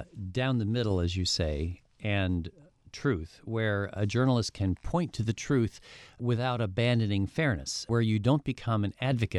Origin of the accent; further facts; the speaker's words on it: South Dakota, United States; I mean, I'm from South Dakota.